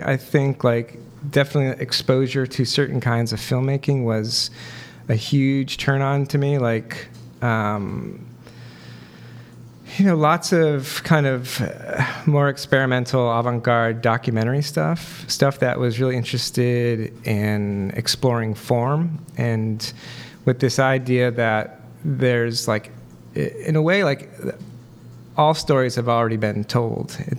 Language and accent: English; Michigan, United States; also born or lived in Colorado / California / Connecticut; Originally from Michigan.